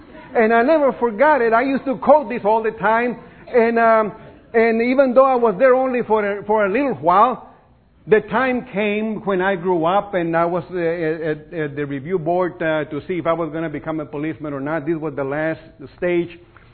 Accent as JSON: {"language": "English", "town": "Beeville", "region": "Texas", "country": "United States", "tie": "born or raised there", "said": "This is in my hometown of Beeville."}